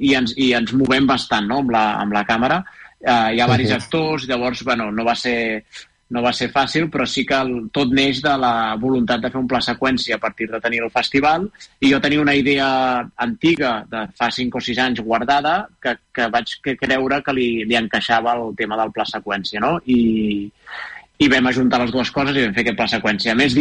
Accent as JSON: {"language": "Catalan", "town": "Terrassa", "region": "Catalonia", "country": "Spain", "said": "jo amb altra gent de Terrassa, que jo soc de Terrassa"}